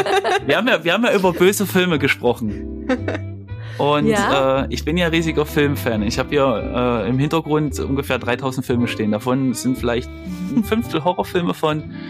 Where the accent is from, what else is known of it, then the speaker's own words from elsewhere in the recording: Leipzig, Saxony, Germany; Ich komme ja aus Leipzig, also ich glaube, das habe ich noch gar nicht erwähnt.